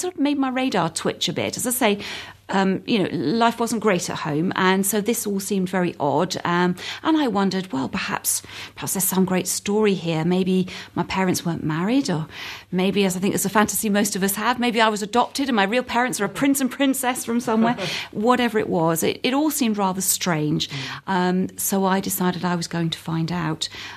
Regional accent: London, United Kingdom; also born or lived in Hampshire / Surrey; Well, I was born in Hampshire, spent some of my childhood in Surrey and most of my teenage years in North London, so I'm a good home counties girl.

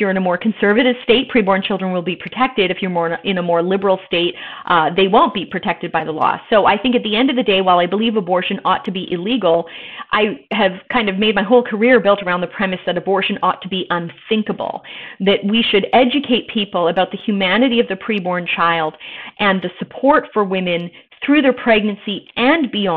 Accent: Canada; I'm originally Canadian

